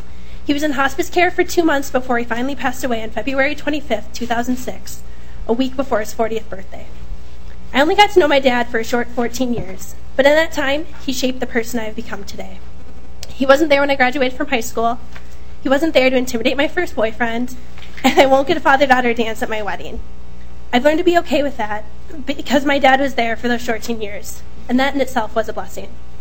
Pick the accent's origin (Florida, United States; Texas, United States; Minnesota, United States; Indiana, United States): Minnesota, United States; Andover; I'm from Andover, Minnesota, and a senior at the University of Minnesota